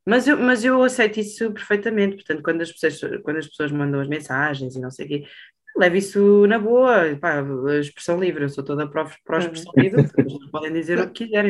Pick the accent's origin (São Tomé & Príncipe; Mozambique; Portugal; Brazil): Portugal; aquilo que nós entregamos em palco enquanto portugueses